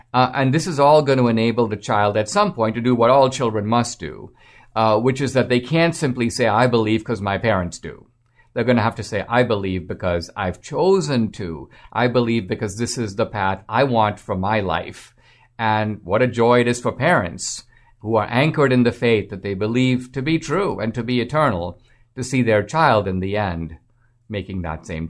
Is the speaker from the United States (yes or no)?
no; India; in India, so I was part of a small Christian minority in India. My family is originally from Goa, which was a Portuguese colony.